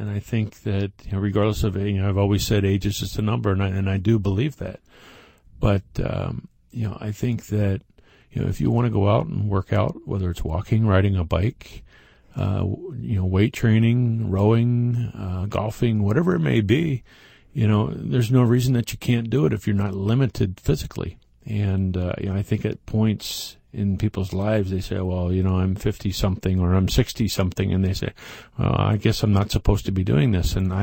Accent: Philadelphia, Pennsylvania, United States; And I had that good fortune of going to Philadelphia and, again, playing kind of for my hometown team and winning a World Series.

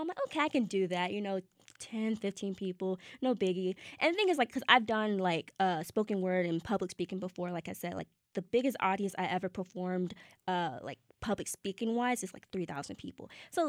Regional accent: Savannah, Georgia, United States; basically this poem is about how I believed my experience growing up in Savannah, Georgia was like.

